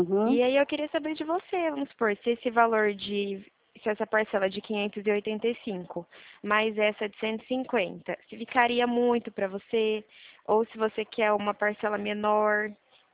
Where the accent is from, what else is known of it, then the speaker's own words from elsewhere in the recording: Ribeirão Preto, São Paulo, Brazil; eu sou aqui de Ribeirão Preto